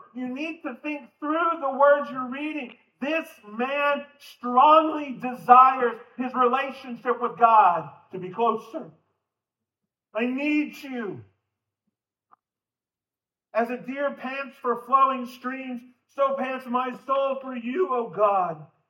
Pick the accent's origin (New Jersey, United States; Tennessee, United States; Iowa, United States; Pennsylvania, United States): Iowa, United States; also born or lived in West Virginia; now in Nebraska, United States; I grew up in Iowa. I grew around seeing deer. And when I moved back to Nebraska, I was hoping to see a lot more deer.